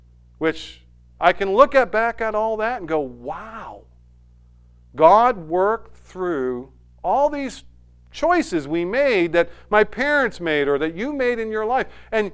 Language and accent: English; Worcester, Massachusetts, United States; born there; also born or lived in Concord, New Hampshire; I was born in Worcester, Mass. We were from Worcester, Mass. We didn't stop at Worcester, Mass. We kept going to New Hampshire.